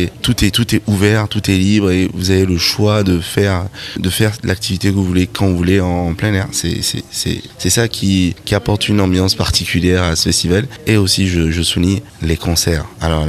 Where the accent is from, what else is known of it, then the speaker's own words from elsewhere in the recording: Paris, Île-de-France, France; On est de passage pour le festival, on vient de Paris.